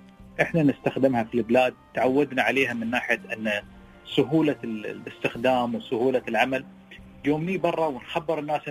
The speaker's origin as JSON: {"language": "Arabic", "country": "United Arab Emirates", "said": "أني أنا من الإمارات"}